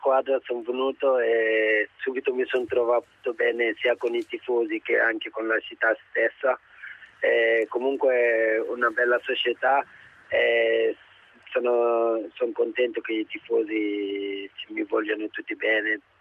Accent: Senegal; Italian is a second language; now in Italy; vengo dal Senegal e gioco con il Sud Tirolo.

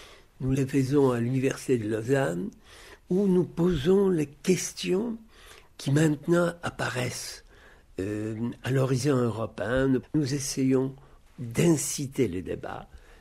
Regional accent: Poland; Je suis polonais

